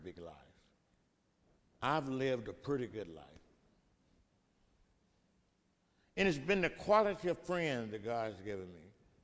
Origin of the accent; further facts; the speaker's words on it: Mississippi, United States; In my home state, the Mississippi.